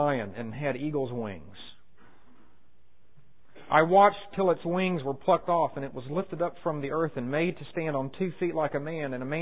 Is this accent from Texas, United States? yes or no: yes; Houston, Texas, United States; The picture is more of what I remember growing up in Houston, less than an hour's drive from Galveston